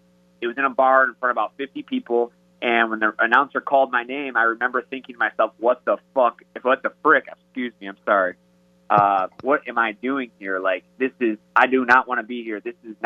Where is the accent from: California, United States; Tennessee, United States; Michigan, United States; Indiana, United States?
Michigan, United States; I come out to a song called … because I'm from Michigan originally